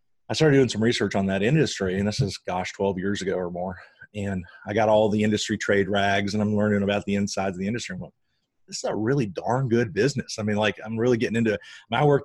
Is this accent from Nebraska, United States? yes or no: no; Flint, Michigan, United States; I came from a very blue collar area at that time. I grew up outside the Flint, Michigan area, which has obviously been known for a lot of problems.